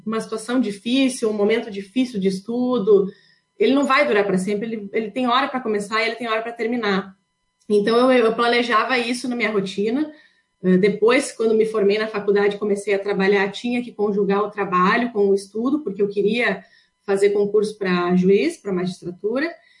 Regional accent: Lagoa Vermelha, Rio Grande do Sul, Brazil; Eu sou natural de Lagoa Vermelha, nasci aí em Lagoa Vermelha, estudei em várias escolas aí em Lagoa Vermelha, estudei no Duquinho, estudei no Polivalente, estudei no Estadual, no Arabi Augusto Naco, terminei o último ano lá do ensino médio no Rainha da Paz

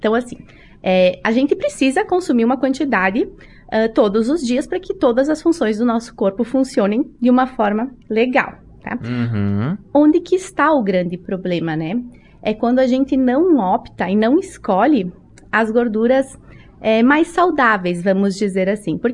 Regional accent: Santo Antônio do Palma, Rio Grande do Sul, Brazil; morando em Brasília até então, né? Mas retorno agora em Marau, né? Que é a minha região, minha cidade. Na verdade, eu sou natural de Santo Antônio do Palma.

